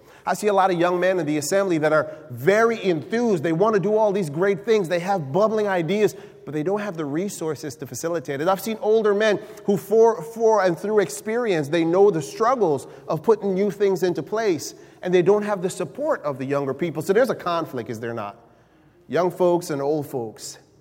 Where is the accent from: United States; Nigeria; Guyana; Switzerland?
Guyana; When I was growing up in Guyana